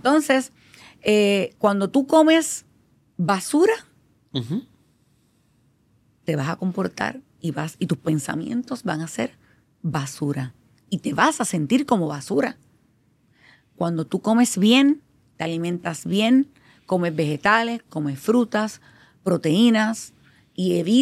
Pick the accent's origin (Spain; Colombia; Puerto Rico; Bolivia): Puerto Rico; nosotros, como los puertorriqueños